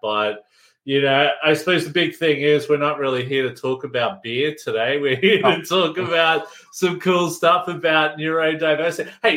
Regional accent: Brisbane, Queensland, Australia; Well, I'm a Broncos fan. I come from Brisbane

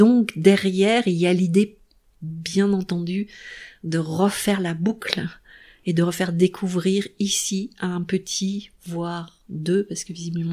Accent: Paris, Île-de-France, France; J'ai aimé Paris je suis une vraie Parisienne. J'ai tourné, travaillé, rencontré beaucoup de gens à Paris.

